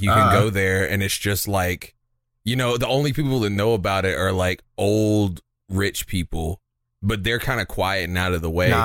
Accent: South Carolina, United States; I was born in South Carolina and I've lived in South Carolina most of my life.

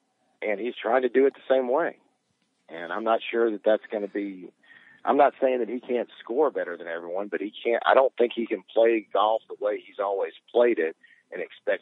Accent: Alabama, United States; One, I'm from Alabama, and it's the closest pro team I've ever had in my life.

